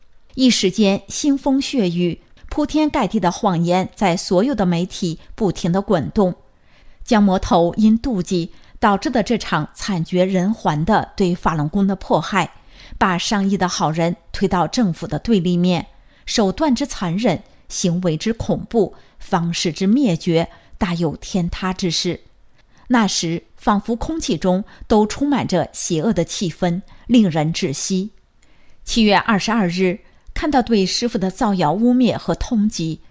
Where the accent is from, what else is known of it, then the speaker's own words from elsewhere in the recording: Heilongjiang, China; born there; also born or lived in -; 我出生在黑龙江省的一个边塞古城，高中没毕业，我就皈依佛门，成了居士。93年来到现在居住的这座城市。